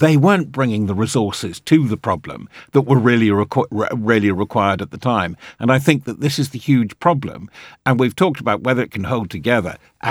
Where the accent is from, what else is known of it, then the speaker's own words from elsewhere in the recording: England, United Kingdom; as an Englishman